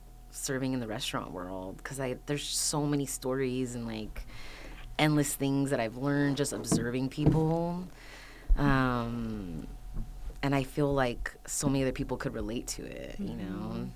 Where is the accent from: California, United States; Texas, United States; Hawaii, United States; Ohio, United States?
California, United States; Orange; born there; Well, I was born in Orange.